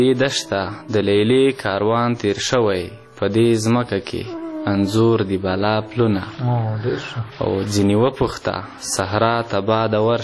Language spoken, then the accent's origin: Pashto; Khyber Pakhtunkhwa, Pakistan; moved away as an adult; now in Killa Saifullah, Pakistan; د جنوبي وزیرستان اوسېدونکی یم او فیلحال دلته جنوبي پښتونخوا ته راغلی یم چې دلته په کلی سیف الله کې ژوند کوم.